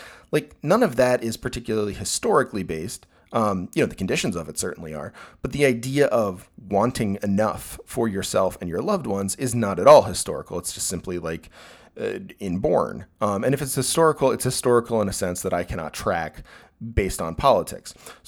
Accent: United States; So I'm an American heterosexual cissexual male, right?

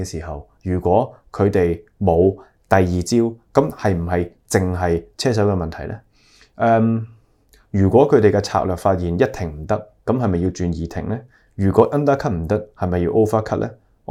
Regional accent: Hong Kong; 咁係咪即係話俾我哋香港人聽

